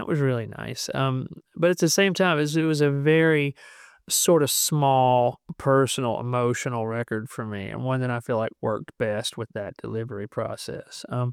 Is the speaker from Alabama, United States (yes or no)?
yes; Alabama, United States; It's funny because, like, I grew up in Alabama.